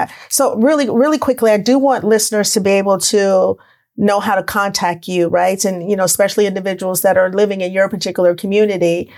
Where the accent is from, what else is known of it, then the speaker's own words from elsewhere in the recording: Texas, United States; You know, I grew up in Texas. And so that's one thing that I think that we're lacking in communities across California, period. I mean, I've lived both in Northern California and Southern California.